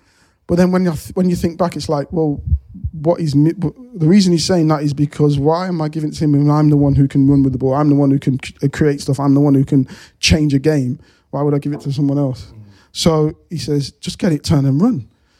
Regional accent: Leicester, East Midlands, United Kingdom; I'm born and raised in Leicester

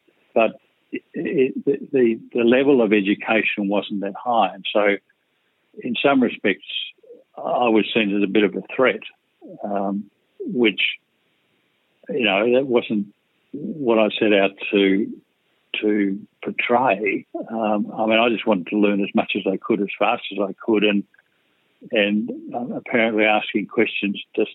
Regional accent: Melbourne, Victoria, Australia; I grew up in Melbourne, attended Melbourne Grammar, and then went on to study economics at Monash University for 3 years.

